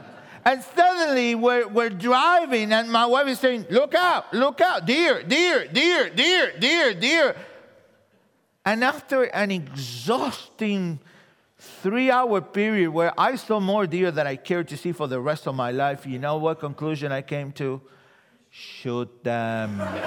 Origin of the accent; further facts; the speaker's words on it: Argentina; I'm a Jew from Argentina. That's why I have an accent. So that's, you know, I'm a Jutino. Why? Because I'm a Jew and I'm a Latino.